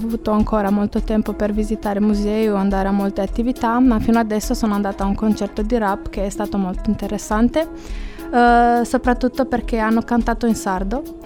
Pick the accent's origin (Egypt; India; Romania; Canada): Romania; now in Cagliari, Italy; Vengo da Romania.